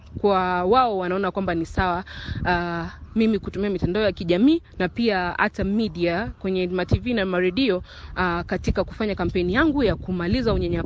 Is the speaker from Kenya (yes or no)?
yes; Kenya; born there; mimi ni mzaliwa wa Kenya.